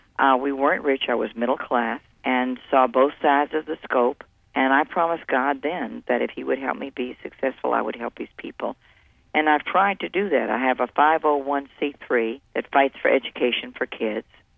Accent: Mississippi, United States; born there; Yeah, I was born in Mississippi. Daddy was a veterinarian, and I traveled through five states with him for his products.

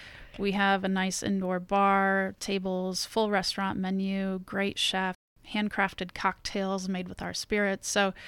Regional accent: Fort Wayne, Indiana, United States; The majority of us who work at the distillery are born and raised in Fort Wayne

